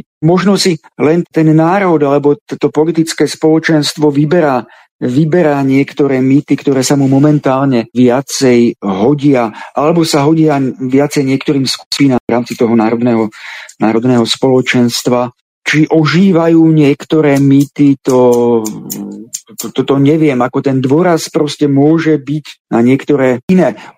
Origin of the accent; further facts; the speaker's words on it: Žilina Region, Slovakia; keďže sám pochádzame, naša rodina z Liptova